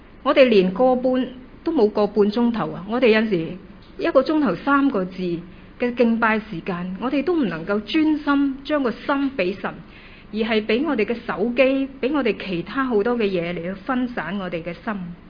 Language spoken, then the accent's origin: Chinese; Hong Kong; 我求神给我们香港人看到的